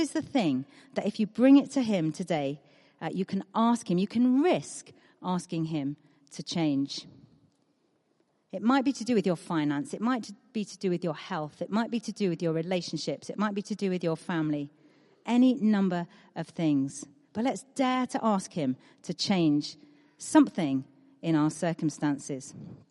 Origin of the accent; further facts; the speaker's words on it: United Kingdom; But we're British, and it's hard.